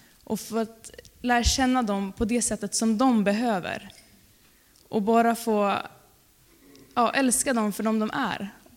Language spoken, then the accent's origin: Swedish; Alunda, Uppsala County, Sweden; som jag tror att ni flesta har hört. Jag tänkte börja presentera mig själv lite eftersom jag inte kommer härifrån. Jag kommer då från Alunda som ligger lite utanför Uppsala. Och där är jag med i Furehöjdkyrkan